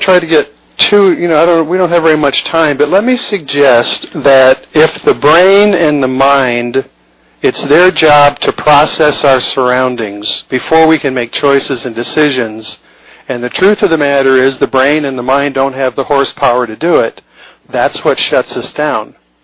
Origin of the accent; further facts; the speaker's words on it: Scottsdale, Arizona, United States; now in California, United States; I'm from the Scottsdale area and now I live in California